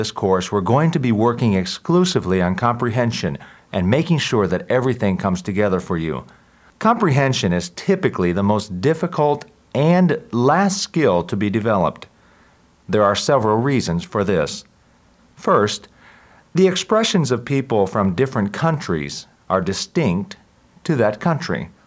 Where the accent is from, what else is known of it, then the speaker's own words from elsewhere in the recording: Puerto Rico; I am from Puerto Rico and my wife is from Costa Rica.